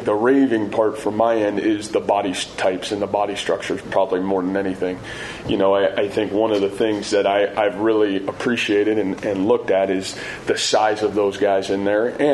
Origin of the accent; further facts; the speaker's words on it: Massillon, Ohio, United States; Northeast Ohio, Massillon, Ohio, which is kind of in my hometown.